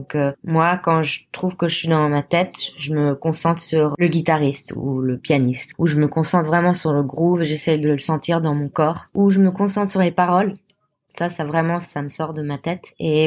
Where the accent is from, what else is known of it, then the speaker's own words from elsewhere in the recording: Samois-sur-Seine, Île-de-France, France; J'ai grandi à Samois-sur-Seine